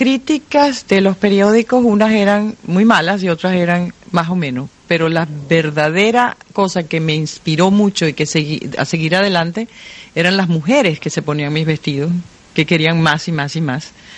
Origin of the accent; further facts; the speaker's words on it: Caracas, Capital District, Venezuela; cuando yo estaba creciendo en Venezuela, en Caracas, la ventana de mi cuarto de dormir daba a un jardín donde había una enredadera de jazmín.